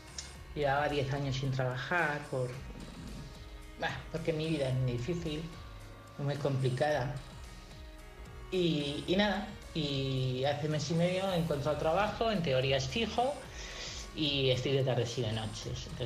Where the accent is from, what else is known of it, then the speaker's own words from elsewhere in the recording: Madrid, Community of Madrid, Spain; born there; de la del pueblecito de Madrid, que nunca lo hice porque no es mi pueblo. Yo nací en Madrid.